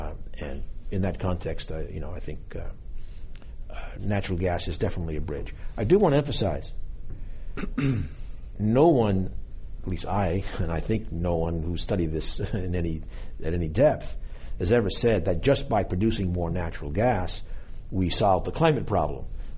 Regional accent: Boston, Massachusetts, United States; you've seen in a lot of cities, including my hometown, Boston, we have a lot of very, very old pipe

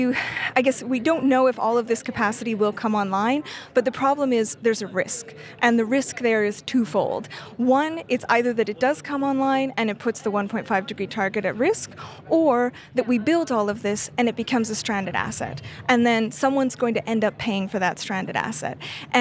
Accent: Canada; And so, you know, I'm Canadian.

